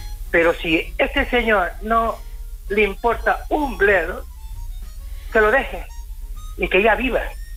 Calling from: Tenerife, Canary Islands, Spain; yo soy de Tenerife.

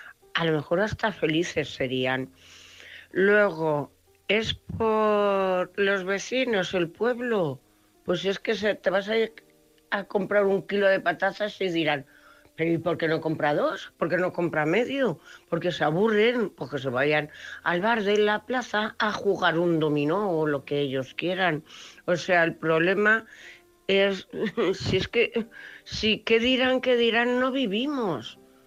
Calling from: Cuenca, Castilla-La Mancha, Spain; corresponsal de Cuenca.

